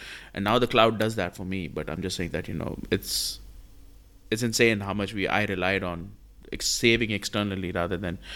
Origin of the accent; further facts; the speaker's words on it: India; now in United Arab Emirates; So I grew up in India. I didn't grow up here in the UAE.